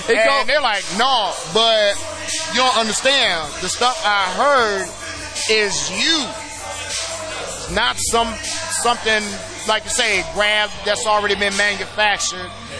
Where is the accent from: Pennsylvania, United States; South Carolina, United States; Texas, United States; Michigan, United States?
Michigan, United States; Detroit; I mean, we're from Detroit, right?